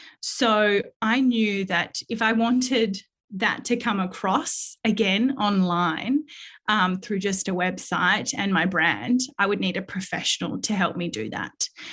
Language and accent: English; Perth, Western Australia, Australia; I do literally get my oils made in my hometown of Perth, WA, down the road from me.